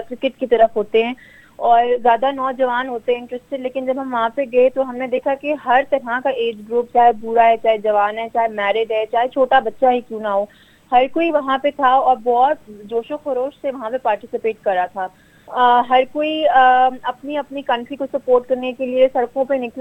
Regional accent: Pakistan; وہ ہم سے پوچھتے تھے آپ کہاں سے ہیں، ہم بتاتے تھے ہم پاکستان سے،

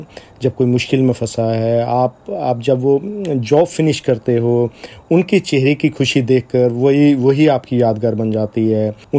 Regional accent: Shimla, Himachal Pradesh, India; میرا بچپن بھی شملہ میں بیتا تھا

